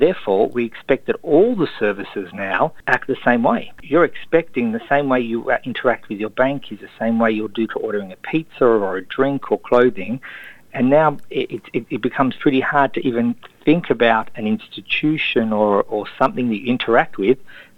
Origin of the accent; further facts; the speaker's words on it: Sydney, New South Wales, Australia; moved away as an adult; now in Israel; I'm an Australian, Sydney, born and bred boy. I grew up in Bondi and went to Moriah College for my entire schooling career